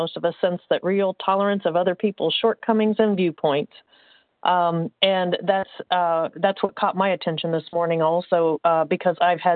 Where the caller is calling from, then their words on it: Indiana, United States; I'm calling from Indiana.